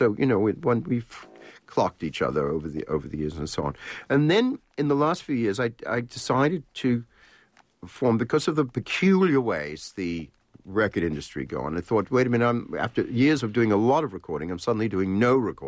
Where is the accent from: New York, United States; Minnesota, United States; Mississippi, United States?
New York, United States; The ballet is wonderful because, again, growing up in New York, I was in at the beginning of and seeing the New York City Ballet in their earliest things.